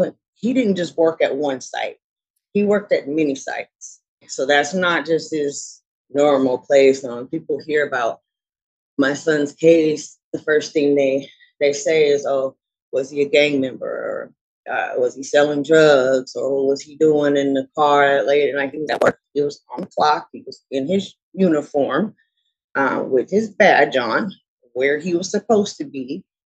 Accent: Portland, Oregon, United States; I'm born and raised in Portland. I'm 42 years old.

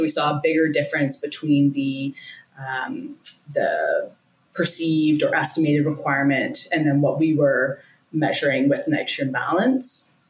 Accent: Ontario, Canada; I haven't strayed too far from home. I'm originally from Ontario, just east of Toronto.

